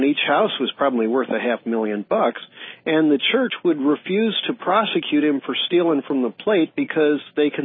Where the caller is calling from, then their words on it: San Francisco, California, United States; Well, hi, doctor. I'm out in San Francisco.